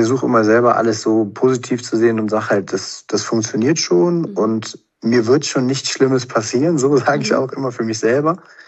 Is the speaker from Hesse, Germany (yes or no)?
no; Cologne, North Rhine-Westphalia, Germany; es hat schon immer gut gegangen als Kölner so.